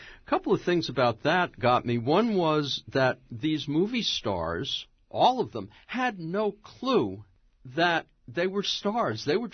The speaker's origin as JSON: {"language": "English", "region": "New York", "country": "United States", "tie": "born or raised there", "said": "I remember growing up in New York and going to the Archeo Keys"}